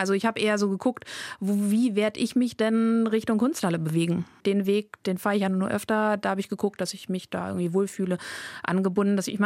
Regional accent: Heidelberg, Baden-Württemberg, Germany; born there; moved away as an adult; also born or lived in Göttingen; now in Bremen, Germany; Nein, ich bin keine Bremerin. Ich komme gebürtig aus dem Süden, aus Heidelberg. Bin immer weiter in den Norden gewandert, über Göttingen ganz lange, nach Bremen. Und bin jetzt schon 15 Jahre hier.

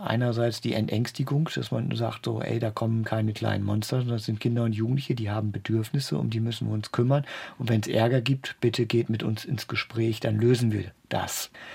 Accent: Emden, Lower Saxony, Germany; Ja, das habe ich ja selber als Kind gar nicht gemerkt. Ich habe das erst gemerkt auf der weiterführenden Schule, dass irgendwie alle, Transvaal.

